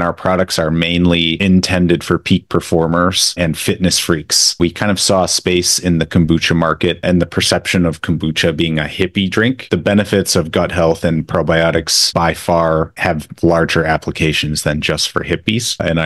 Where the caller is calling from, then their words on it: Chicago, Illinois, United States; I'm calling in from Chicagoland.